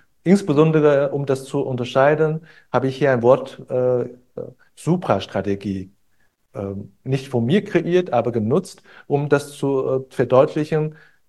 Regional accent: Hanover, Lower Saxony, Germany; Ich komme aus Hannover.

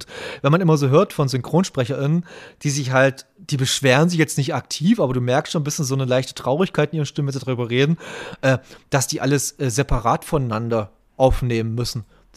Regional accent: Germany; born there; ich bin kein richtiger DDR-Bürger, ich bin halt in der DDR geboren.

